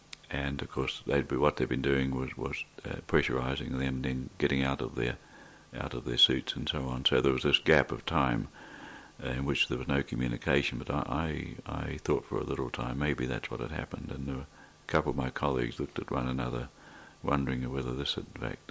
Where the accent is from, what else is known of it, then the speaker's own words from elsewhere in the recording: New Zealand; But I grew up in New Zealand and did chemistry at the university